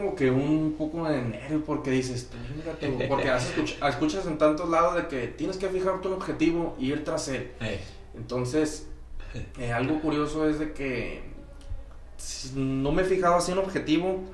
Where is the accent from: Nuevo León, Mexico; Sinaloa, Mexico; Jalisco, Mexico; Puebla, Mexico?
Sinaloa, Mexico; Culiacán; soy de aquí de Culiacán, Sinaloa, donde hacemos la entrevista el día de hoy. Tengo 29 años, recién los acabo de cumplir.